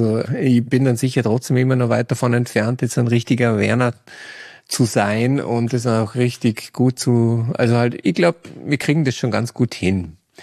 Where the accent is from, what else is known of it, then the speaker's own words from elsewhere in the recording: Dornbirn, Vorarlberg, Austria; Also, ich bin in Dornbirn aufgewachsen und da steht auch das Elternhaus.